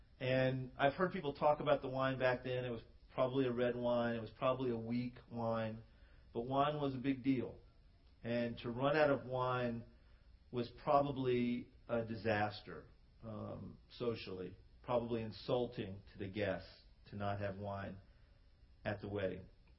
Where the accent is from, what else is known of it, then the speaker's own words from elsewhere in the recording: United States; I grew up in the United States, and so it was so weird for me.